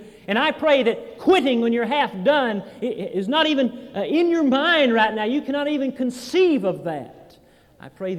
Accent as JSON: {"language": "English", "region": "Alabama", "country": "United States", "tie": "born or raised there", "said": "I was raised in South Alabama. I'd never skied, I'd never hardly seen snow, and I'd certainly never seen a mountain that high. We wouldn't call that a slope in Alabama."}